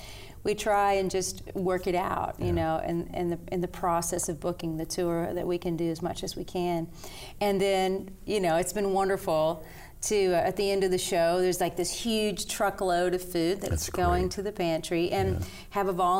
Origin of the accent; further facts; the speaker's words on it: Tennessee, United States; And you know, I'm from East Tennessee, so there's a lot of like colorful stories